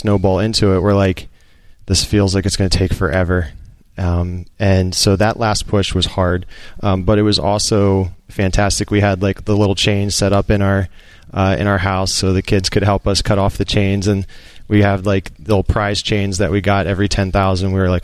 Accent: Pennsylvania, United States; Outside Philadelphia.

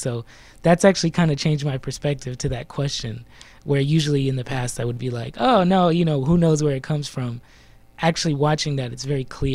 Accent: California, United States; now in New York City, United States; Originally I'm from the Bay Area, in which gentrification, as you mentioned, is rampant. I now live in New York City

